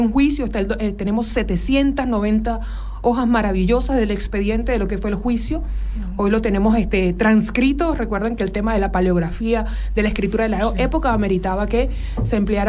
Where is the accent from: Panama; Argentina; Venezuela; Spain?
Venezuela; Macanillas, Falcón; born there; Ocurre en ese territorio, en la Sierra de Falcón, específicamente en un punto que es el lugar donde yo nací, y así lo digo, sí.